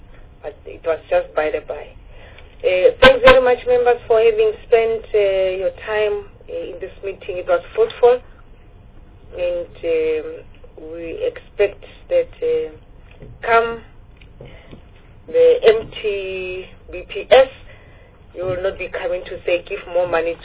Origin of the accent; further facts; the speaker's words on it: Rustenburg, North West, South Africa; you know, Rustenburg, it's my hometown. It's my hometown.